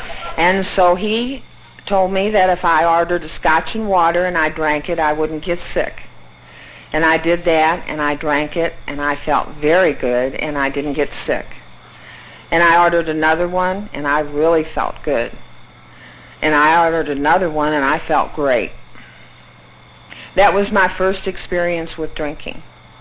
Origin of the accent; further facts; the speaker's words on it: St. Louis, Missouri, United States; born there; I'm not a native Kentuckian. I was born in St. Louis, Missouri, and I'm the youngest of three daughters.